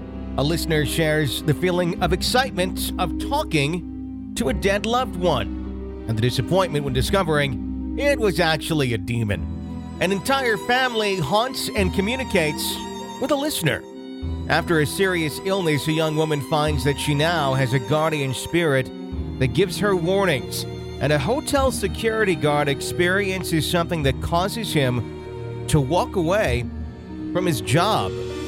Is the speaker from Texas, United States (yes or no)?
no; Philadelphia, Pennsylvania, United States; So a little background on me. I'm from Philadelphia. I'm 23 years old.